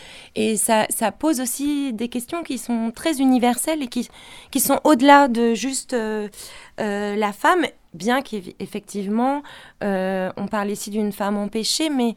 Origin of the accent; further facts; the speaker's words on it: France; chez nous en France